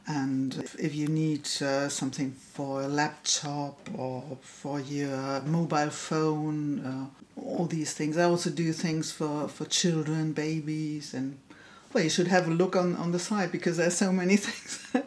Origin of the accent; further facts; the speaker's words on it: Hesse, Germany; Yes, I'm from Germany, near Frankfurt.